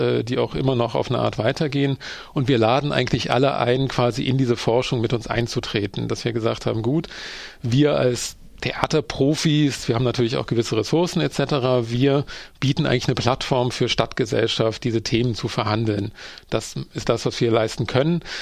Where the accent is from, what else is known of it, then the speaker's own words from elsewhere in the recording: Berlin, Germany; ich bin aus Berlin